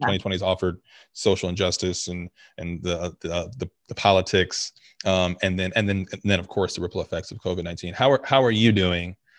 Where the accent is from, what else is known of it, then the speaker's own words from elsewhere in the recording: Cincinnati, Ohio, United States; born there; I was born in Cincinnati, Ohio, and she was in nursing school at Xavier.